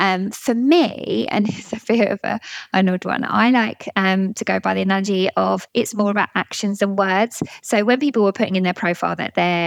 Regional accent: South East England, United Kingdom; I come from Surrey

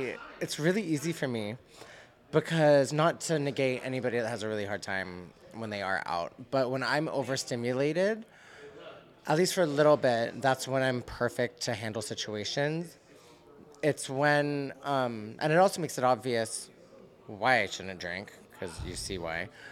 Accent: England, United Kingdom; I started going out when I was raised in England.

